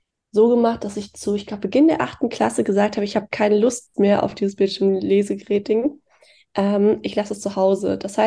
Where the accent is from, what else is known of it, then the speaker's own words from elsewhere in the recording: Hesse, Germany; now in Hamburg, Germany; Ich bin 23 Jahre alt, studiere aktuell Jura in Hamburg und komme ursprünglich aus Südhessen, in der Nähe von Darmstadt.